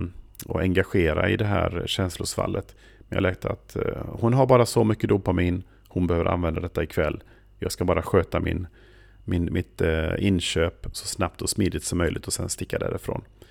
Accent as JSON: {"language": "Swedish", "country": "Sweden", "said": "och så hörde han på min accent att han kände igen det där. Han frågade, är du svensk?"}